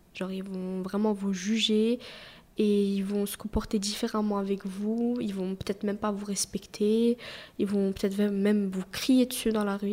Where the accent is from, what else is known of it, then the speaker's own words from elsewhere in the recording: Bulgaria; now in Belgium; Enfin, je suis turque, mais de Bulgarie. Donc, je suis pas de Turquie.